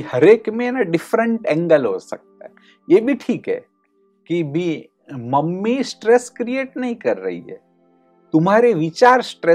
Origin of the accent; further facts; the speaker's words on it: Mumbai, Maharashtra, India; कि जहां मैं गोरेगांव में, बॉम्बे में बड़ा हुआ हूँ, वो इंडस्ट्रियल कॉलोनी कहते थे।